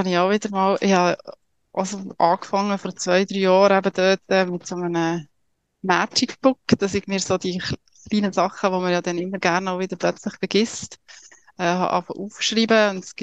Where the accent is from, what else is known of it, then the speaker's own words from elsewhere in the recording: Biel, Bern, Switzerland; now in Zürich, Switzerland; Ich bin ursprünglich aus Biel, ich lebe in Zürich